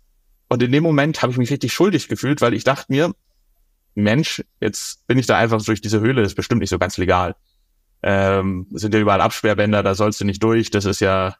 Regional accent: Bavaria, Germany; ich bin an der Isar aufgewachsen in Oberbayern

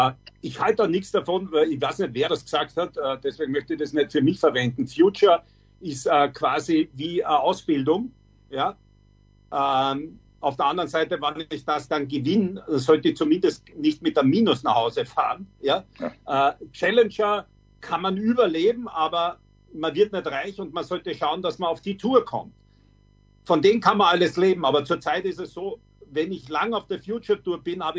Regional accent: Austria; bei uns in Österreich

